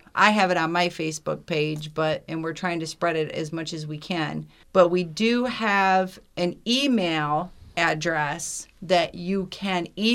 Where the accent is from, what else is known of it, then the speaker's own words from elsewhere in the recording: Adrian, Michigan, United States; We are from Adrian, and we do commute out there to Tecumseh, so not hugely familiar with the area, but we do the commute.